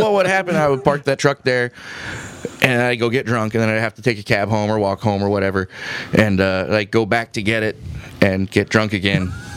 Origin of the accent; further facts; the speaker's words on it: Austin, Texas, United States; I'm from Austin. She's from Austin. We didn't know each other in Austin.